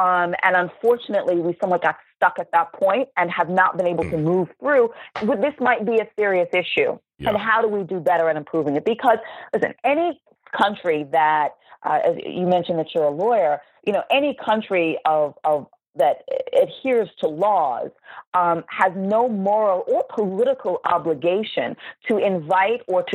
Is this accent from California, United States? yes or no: no; Long Island, New York, United States; I think of my hometown. I was reared in Long Island, a quintessential suburban town in Long Island, New York.